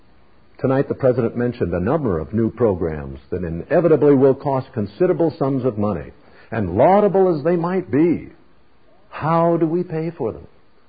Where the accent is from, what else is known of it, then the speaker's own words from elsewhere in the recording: Peoria, Illinois, United States; I'd just like to talk with you as though we were having a cup of coffee back in my hometown of Peoria.